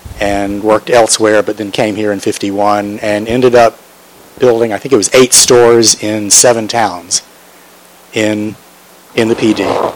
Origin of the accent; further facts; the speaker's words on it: Florence, South Carolina, United States; born there; now in Durham, United States; I live in Durham, North Carolina now, but I was born in Florence